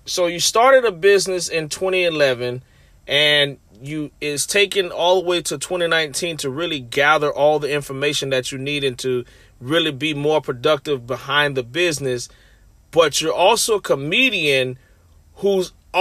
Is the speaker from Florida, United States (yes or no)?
yes; Orlando, Florida, United States; in Orlando, Florida. That's my hometown.